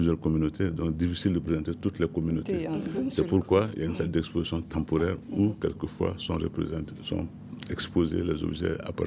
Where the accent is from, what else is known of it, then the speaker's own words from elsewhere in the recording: Mali; ici chez nous au Mali.